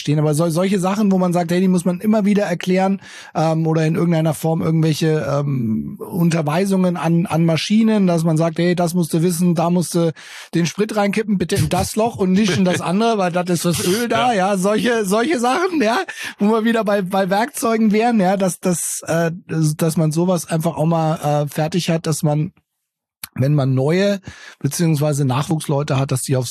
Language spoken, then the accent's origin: German; Bavaria, Germany; Ja, ich komme aus Bayern. Hallo, bei uns sagt man halt Servus, gell?